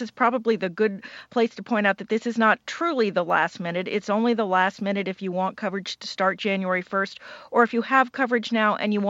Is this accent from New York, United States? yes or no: no; Maryland, United States; Where I live, my home state of Maryland, for instance, the deadline was always Thursday.